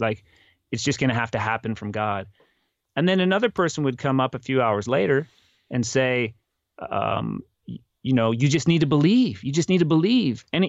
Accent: Oregon, United States; now in Texas, United States; there's been so many people that just look at us because we are outsiders. We're from Oregon. We don't talk like them.

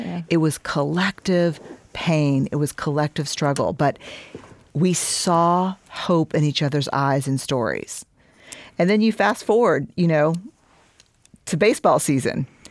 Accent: Houston, Texas, United States; Like, trust me, I'm from Houston.

